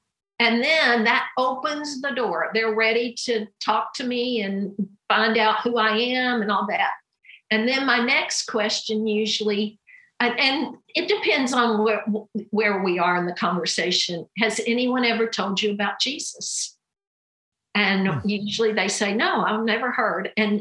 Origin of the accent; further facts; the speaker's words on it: United States; But I'm from America.